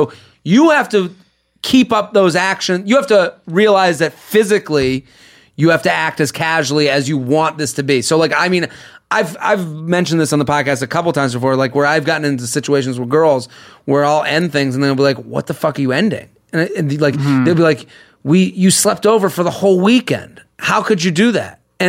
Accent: Massachusetts, United States; Literally, I'm from outside of Boston. That is everyone.

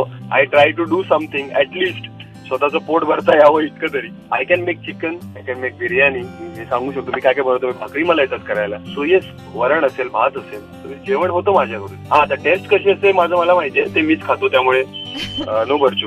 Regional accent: Mumbai, Maharashtra, India; लहानपणापासून प्रभादेवीमध्ये लहानाचा मोठा झालोय

